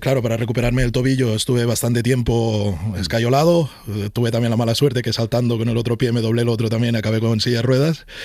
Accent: Spain; also born or lived in Brazil; Yo nací en Brasil.

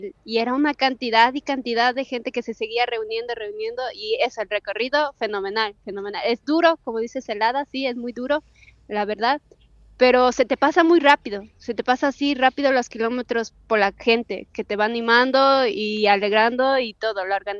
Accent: Quito, Pichincha, Ecuador; moved away as an adult; now in Spain; como ya llevo años aquí en España y yo corría esa. Digo, parece la carrera que estoy en mi país.

